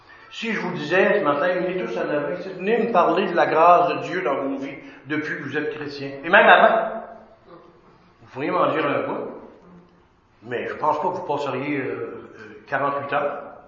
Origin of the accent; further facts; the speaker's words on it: Lac-Mégantic, Quebec, Canada; Moi, quand j'étais jeune à Mégantic, des ruisseaux, on en voyait